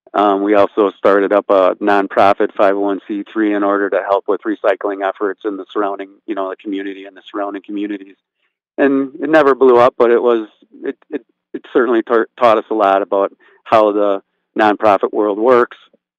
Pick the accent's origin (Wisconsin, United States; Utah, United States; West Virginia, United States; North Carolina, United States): Wisconsin, United States; New Berlin; born there; But I was born in New Berlin, went to school at a Catholic memorial in Waukesha